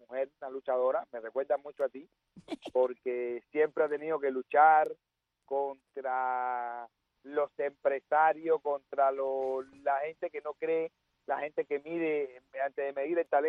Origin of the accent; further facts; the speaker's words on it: Havana, Cuba; now in Spain; a los barrios, a Santo Suárez, a mi patria, a mi gente linda, caballero, y aquí estamos, a lo que salí de Cuba, a trabajar, a hacerme un hombre de bien. Bueno, yo me fui en el 99, que me fui de Cuba, me fui para España